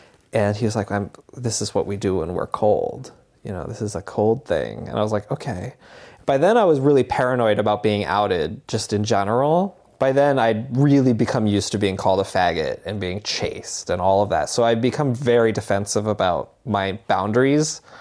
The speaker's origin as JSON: {"language": "English", "town": "Barre", "region": "Vermont", "country": "United States", "tie": "born or raised there", "said": "I am 37. I graduated high school in 2000. I grew up in Barrie, Vermont."}